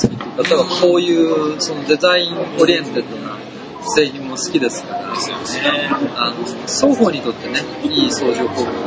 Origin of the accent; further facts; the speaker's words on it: Tokyo, Japan; now in Osaka, Japan; 僕もまあ東京出身ではあるんですけども、